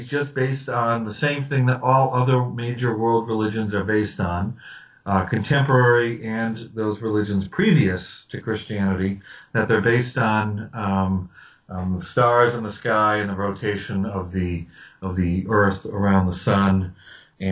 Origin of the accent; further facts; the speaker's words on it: New Hampshire, United States; I'll just put a plug in for my home state of New Hampshire, is because Dan Brown, who wrote the Da Vinci Code, is from two towns over from where I'm from.